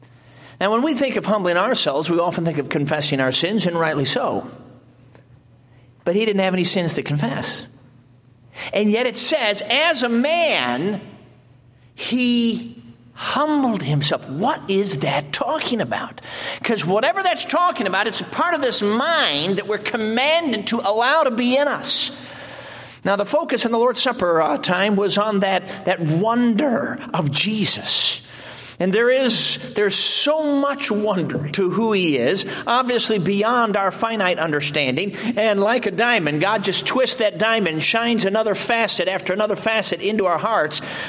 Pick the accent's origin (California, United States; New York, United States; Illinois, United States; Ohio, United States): Illinois, United States; Chicago; I grew up in Chicago. Our church was located in the city for a number of years and so on.